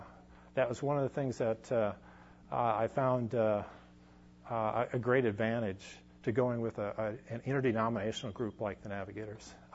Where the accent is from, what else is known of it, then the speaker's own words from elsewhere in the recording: United States; But as an American, they were very friendly and welcomed me.